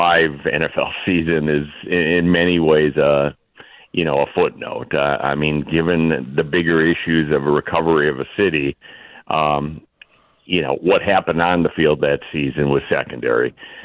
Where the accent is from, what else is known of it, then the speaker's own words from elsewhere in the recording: Wisconsin, United States; maybe because of where I grew up in Wisconsin